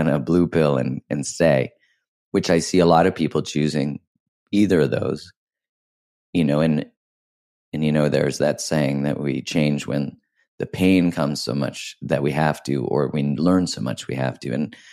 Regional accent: Canada; when I, as a Canadian, I was super judgmental whenever he was elected

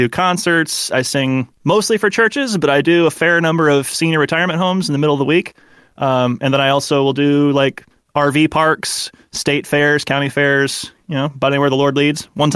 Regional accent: Michigan, United States; So I'm from Michigan.

